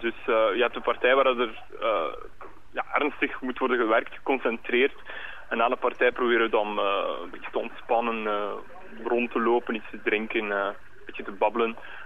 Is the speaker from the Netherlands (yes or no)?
no; Oudenaarde, East Flanders, Belgium; In Oudenaarde is er, ik ben zelf van Oudenaarde